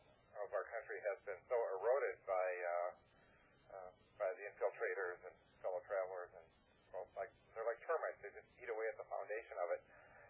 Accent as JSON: {"language": "English", "country": "United States", "said": "I'm American."}